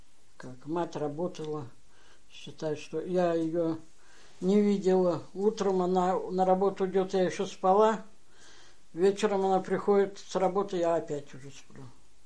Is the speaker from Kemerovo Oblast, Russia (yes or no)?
yes; Yelovka, Kemerovo Oblast, Russia; Так, село Еловка Ижморского района Кемеровской области.